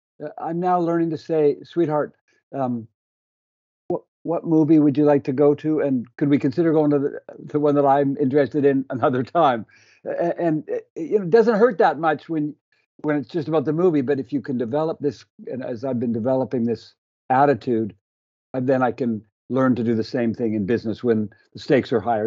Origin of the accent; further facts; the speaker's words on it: Canada; I'm a Canadian boy